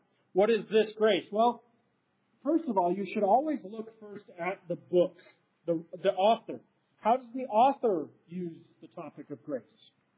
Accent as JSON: {"language": "English", "region": "Utah", "country": "United States", "tie": "born or raised there", "said": "where I'm from, born and raised in Utah"}